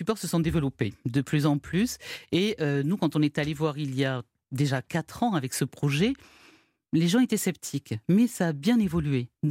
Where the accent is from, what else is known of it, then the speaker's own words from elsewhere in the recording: Toulouse, Occitanie, France; nous sommes Toulousains, comme vous l'entendez peut-être à mon accent.